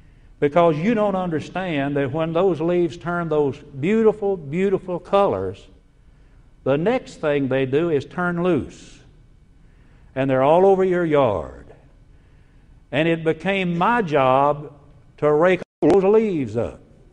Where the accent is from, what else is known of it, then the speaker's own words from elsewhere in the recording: Tennessee, United States; now in Alabama, United States; I grew up in Middle Tennessee. That's where I was born. When I die, they will say I was a native of Tennessee, but I've lived in Alabama since 1959.